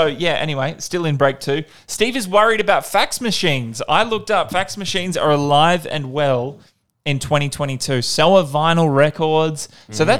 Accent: Perth, Western Australia, Australia; I grew up in Perth

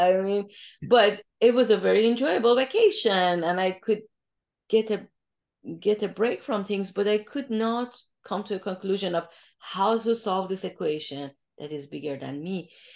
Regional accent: Iran; Basically, I come from Iran originally, so I come from a land of Sufi poets, Hafiz and Khayyam and Rumi

